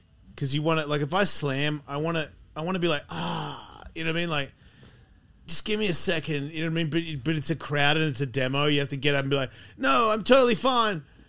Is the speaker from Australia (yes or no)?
yes; Australia; I'm Australian, sorry.